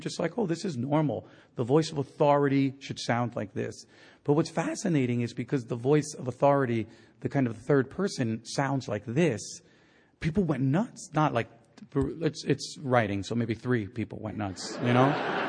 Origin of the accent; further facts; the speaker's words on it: Santo Domingo, Distrito Nacional, Dominican Republic; I'm from Santo Domingo. I'm from the south. My family, my father's from another part of the island, but my mother's from Aswa. And so Aswa is what I know best.